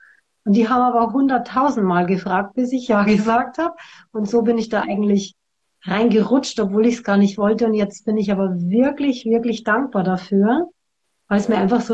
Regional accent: Ingolstadt, Bavaria, Germany; Ich komme aus der Nähe von Ingolstadt.

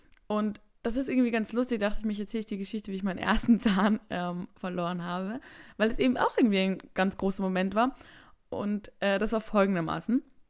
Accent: Vienna, Austria; ich bin 16 Jahre alt und ich komme aus Wien.

